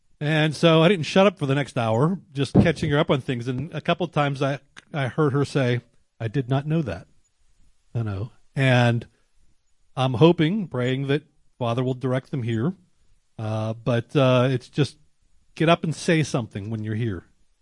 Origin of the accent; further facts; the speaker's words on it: Pittsburgh, Pennsylvania, United States; And I came from Pittsburgh originally, and we both went different directions.